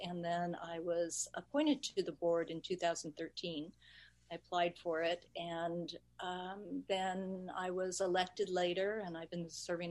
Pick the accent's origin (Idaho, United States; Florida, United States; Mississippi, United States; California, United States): Idaho, United States; born there; Well, first of all, I'm an Idaho native. I was born in Idaho, got sort of taken away for a little time, but I'm back.